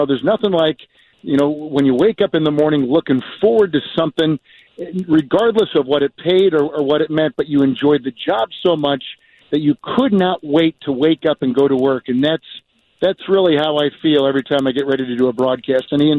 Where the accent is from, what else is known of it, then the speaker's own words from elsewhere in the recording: Green Bay, Wisconsin, United States; Growing up in Green Bay, we used to get those stations off the Great Lakes pretty easily at night.